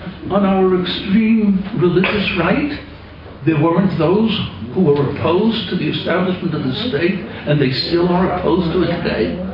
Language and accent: English; Williamsburg, New York, United States; born there; he finds out that I was born in Williamsburg.